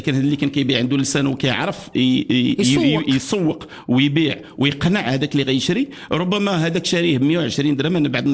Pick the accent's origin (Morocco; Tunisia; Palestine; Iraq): Morocco; غادي نعطيك واحد النبذه على انواع العسل اللي عندنا في المغرب